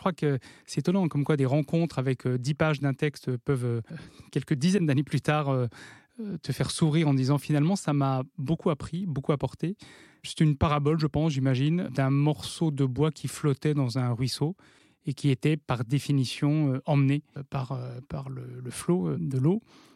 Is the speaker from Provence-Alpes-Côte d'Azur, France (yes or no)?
no; Dijon, Bourgogne-Franche-Comté, France; Je suis né à Dijon, où j'ai passé 19 ans. Je suis issu d'un milieu modeste, de parents employés dans la fonction publique, et dans un environnement qui était plutôt un environnement urbain, proche de banlieue.